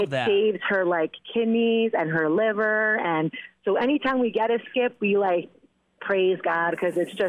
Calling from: Plainville, Connecticut, United States; I'm actually in Plainville.

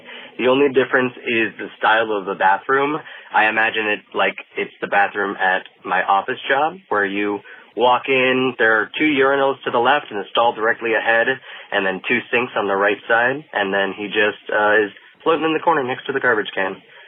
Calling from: California, United States; I am calling from California

